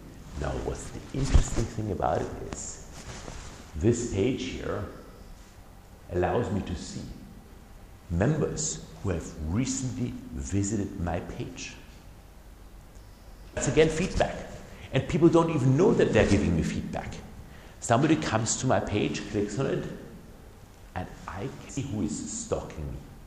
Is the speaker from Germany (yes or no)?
yes; Germany; For instance, Germany, my home country, it is some people in Mannheim who decide on how to write things, how the commas should be set.